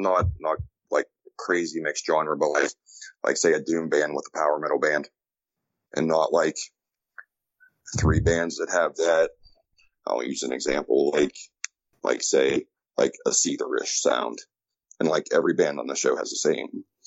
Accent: Ohio Valley, United States; I have I'm from the Ohio Valley too, so there's venues down there.

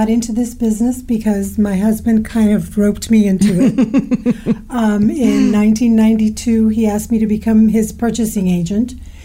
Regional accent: Cuba; moved away; I kept saying to Hank that the ink must be running through my veins because we came from Cuba in 1959

